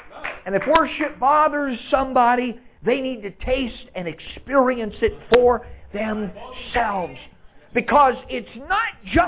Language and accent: English; California, United States; And of course, I'm from California and there's, you know, vineyards everywhere